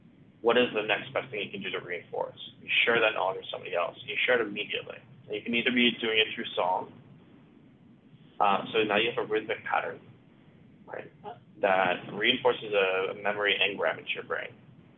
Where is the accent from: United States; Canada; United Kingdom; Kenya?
Canada; because it brought us together and made us feel proud about being Canadian.